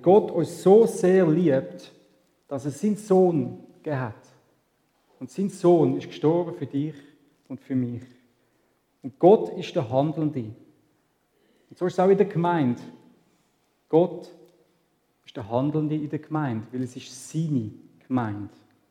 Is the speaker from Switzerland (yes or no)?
yes; Switzerland; wie wir hier in der Schweiz auch nicht. Wir sind Schweizer.